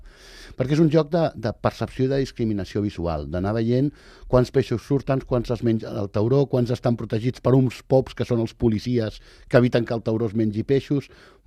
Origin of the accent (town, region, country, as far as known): Catalonia, Spain